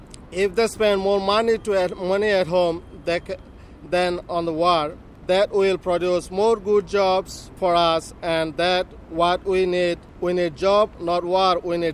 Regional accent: Bangladesh; I am from Bangladesh.

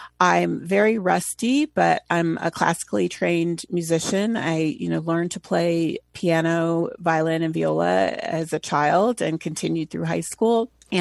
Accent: Boulder, Colorado, United States; when I was growing up in Boulder, I'm just very fortunate that the school system and the community has great resources and art resources and musical resources.

